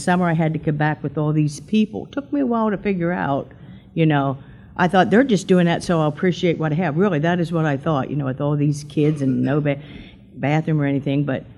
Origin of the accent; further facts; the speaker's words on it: Bristol, Pennsylvania, United States; also born or lived in Monument; I was born in Monument, but my grandparents took me to Bucks County to raise me, and I was there for 12 years. I was raised in Bucks County in Bristol, and right across from Minnesota Mining.